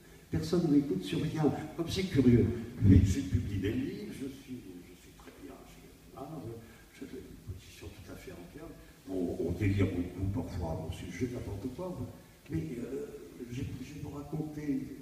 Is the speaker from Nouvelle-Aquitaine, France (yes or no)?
yes; Bordeaux, Nouvelle-Aquitaine, France; born there; Vous avez vu, je suis né à Bordeaux